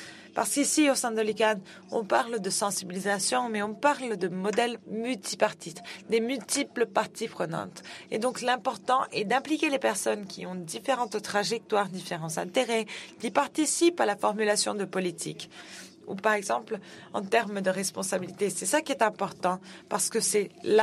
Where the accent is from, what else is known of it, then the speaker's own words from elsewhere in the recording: Tunisia; je suis africain, je viens de la Tunisie.